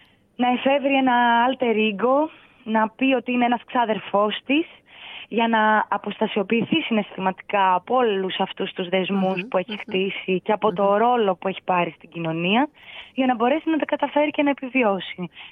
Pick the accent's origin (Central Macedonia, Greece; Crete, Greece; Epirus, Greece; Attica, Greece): Central Macedonia, Greece; Thessaloniki; Εγώ είμαι από τη Θεσσαλονίκη, ζω τα περισσότερα χρόνια της ζωής μου στη Θεσσαλονίκη. Βέβαια τώρα είναι η τελευταία παραγωγή που κάνω αυτή εδώ, καθώς μετακομίζω και εγώ στην Αθήνα τον Νοέμβρη.